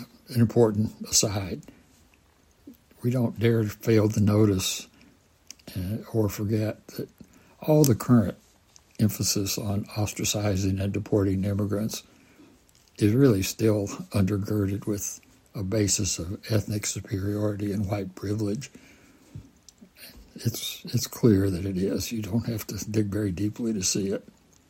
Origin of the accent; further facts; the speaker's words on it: Tennessee, United States; That was a bit of my experience growing up in East Tennessee.